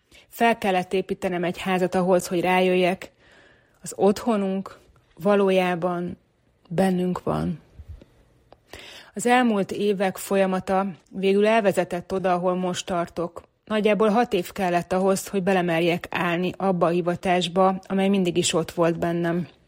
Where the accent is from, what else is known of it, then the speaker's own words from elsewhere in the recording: Hungary; also born or lived in Budapest; 16 év után elhagytam Budapestet, ahol akkor éltem, eladtam az akkori lakásomat, és a Balaton mellé költöztem. Oda, ahol felnőttem.